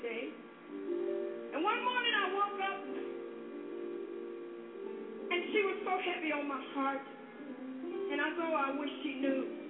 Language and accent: English; Huntsville, Alabama, United States; born there; I was born in Alabama, in Huntsville, Alabama.